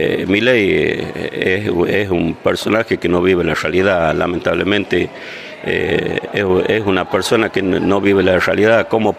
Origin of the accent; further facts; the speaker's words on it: Argentina; lo que uno siente como argentino de este presidente.